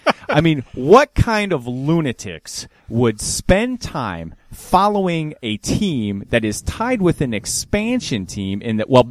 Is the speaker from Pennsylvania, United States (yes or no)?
no; Detroit, Michigan, United States; now in Evansville, United States; I'm from Detroit. This is Evansville.